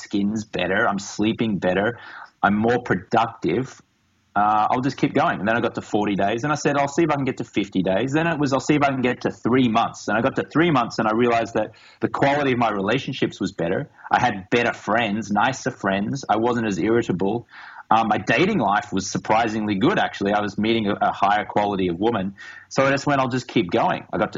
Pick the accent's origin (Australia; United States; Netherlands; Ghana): Australia; And I'm from Australia and there's a very heavy drinking culture in Australia.